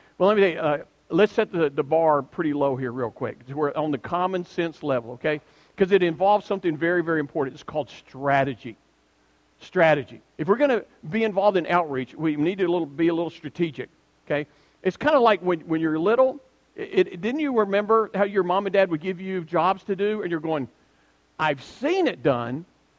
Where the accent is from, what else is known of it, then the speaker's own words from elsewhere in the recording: Alabama, United States; now in Oklahoma, United States; I grew up in Alabama, live in Oklahoma, and I want to fish in Colorado.